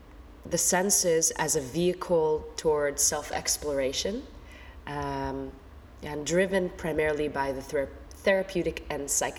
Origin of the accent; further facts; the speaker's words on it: Israel; now in New York City, United States; I'm Israeli. I moved to New York City 13 years ago.